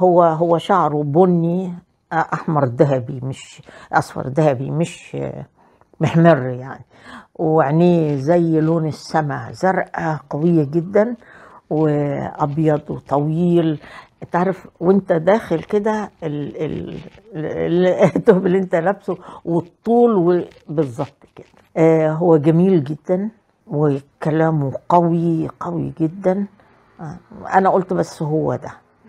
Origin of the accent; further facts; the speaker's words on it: Cairo, Cairo Governorate, Egypt; أنا نشأت في مصر، والفترة الأخيرة كنت في القاهرة. والدي كان بيعمل ضابط شرطة وكان بيتنقل من بلد لبلد، لكن لما كبر في السن استقرينا في القاهرة. عشت عمري كله في القاهرة